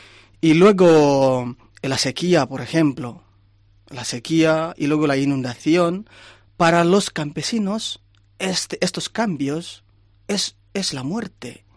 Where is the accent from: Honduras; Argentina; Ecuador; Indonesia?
Indonesia; Spanish is a second language; now in Spain; Pues yo vengo de Indonesia. Llevo 5 años aquí en España.